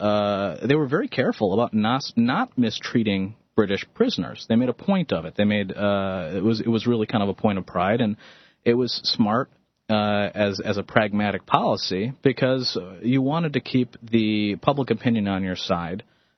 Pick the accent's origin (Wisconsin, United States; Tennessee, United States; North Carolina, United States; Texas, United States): Wisconsin, United States; I'm from Wisconsin.